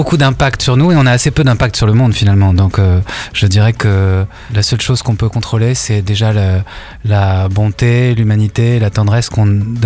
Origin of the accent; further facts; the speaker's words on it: Paris, Île-de-France, France; Ouais, donc moi, je suis à Paris. Puis moi, je suis quand même je suis né à Paris. Je suis un enfant de cette ville, quoi. Vraiment, je suis né dans le cœur de Paris et c'est comme ça, je suis né dans le bitume, quoi.